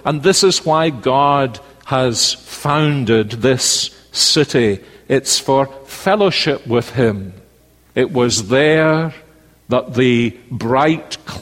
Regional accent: Scotland, United Kingdom; born there; Like me saying I was born in Scotland.

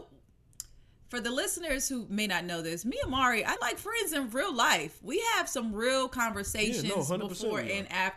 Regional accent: the South, United States; Like, I grew up in the South, like, I wasn't seeing hummingbirds just out.

